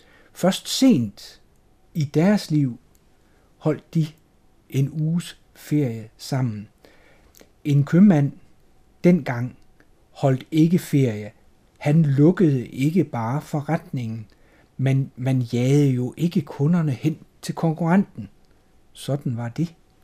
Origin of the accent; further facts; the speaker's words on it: Horsens, Central Denmark Region, Denmark; Jeg er 63 år gammel. Jeg er født og opvokset i Horsens, nærmere betegnet på Spedalsø.